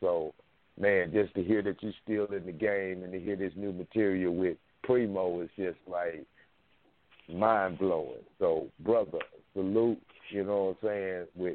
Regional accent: the South, United States; I'm from the South, so, and I'm old school just like you.

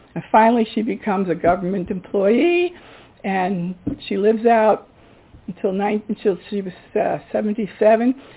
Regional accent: Bronx, New York, United States; which I cannot imitate because I am from the Bronx

